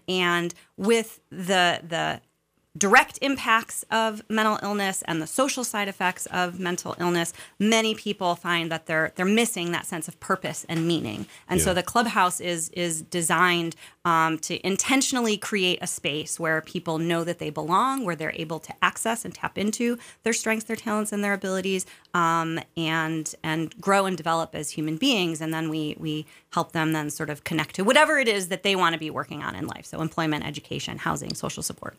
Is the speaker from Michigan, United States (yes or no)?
yes; Ann Arbor, Michigan, United States; I grew up in Southeast Michigan, spent most of my time in Ann Arbor.